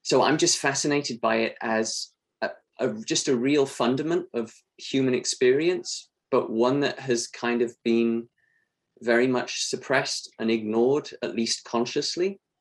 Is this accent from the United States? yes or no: no; Hong Kong; I grew up in Hong Kong, so maybe that's part of it.